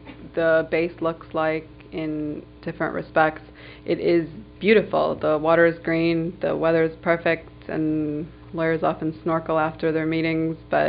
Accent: United States; They didn't believe that I could possibly be Muslim because I was raised in America

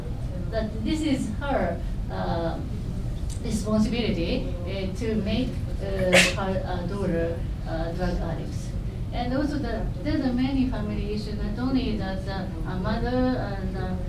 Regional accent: Japan; English is a second language; I'm from Japan, and I'm teaching at university and also criminal justice.

